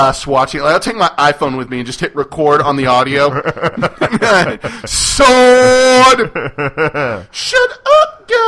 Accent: San Antonio, Texas, United States; Hey, I'm from San Antonio. That movie was a seminal part of my growing up.

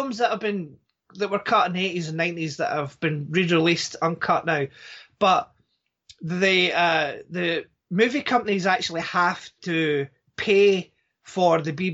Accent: Scotland, United Kingdom; See, being Scottish, like just sitting here and not celebrating Thanksgiving

